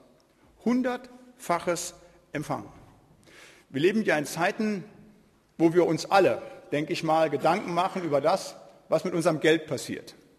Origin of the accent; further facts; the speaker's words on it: Bremen, Germany; Ich komme aus Bremen